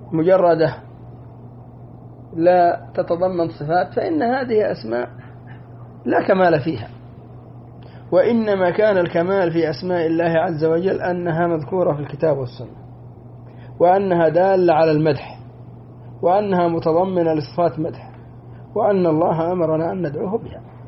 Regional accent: Yemen; ونحن نقرأها في ركعتي الفجر كل يوم، وخصوصا عندنا في اليمن يقرأها في الركعة الثانية

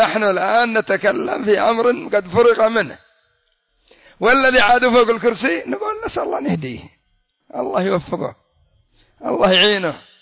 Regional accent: Yemen; حتى سبب تأخر النفط عندنا في اليمن

